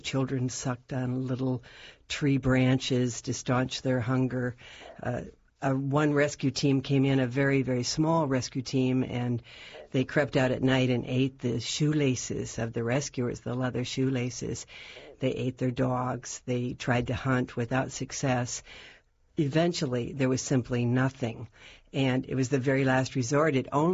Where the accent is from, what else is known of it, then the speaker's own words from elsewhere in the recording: Michigan, United States; born there; I was born in Michigan and was living in Washington, D.C. at the time.